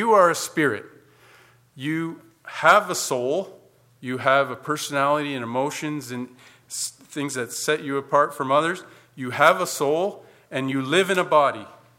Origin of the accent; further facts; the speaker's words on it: Canada; I prefer a holy handshake because I'm European. So of European background. I'm Canadian